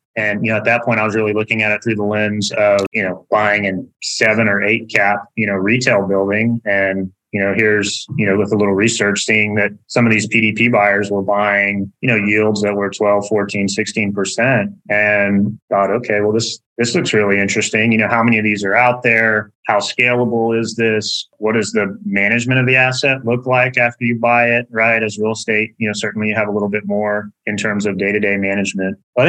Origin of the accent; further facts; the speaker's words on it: Texas, United States; And then just growing up in Texas with, though there were no minerals in my family, always kind of hearing, you know, never sell your minerals.